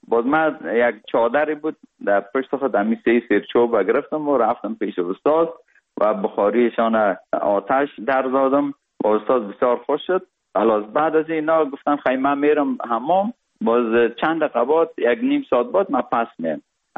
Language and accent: Persian; Kabul, Afghanistan; born or raised there; also born or lived in Parwan